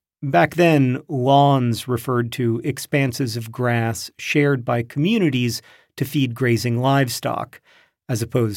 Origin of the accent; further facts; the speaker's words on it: Indiana, United States; If you've ever driven through my home state of Indiana, you've seen mile after mile of cornfields.